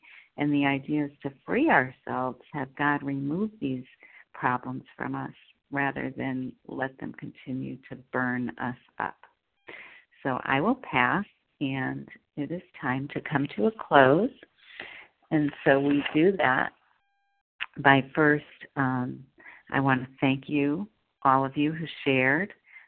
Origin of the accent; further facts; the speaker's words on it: Connecticut, United States; And I'm from Connecticut, a recovered compulsive overeater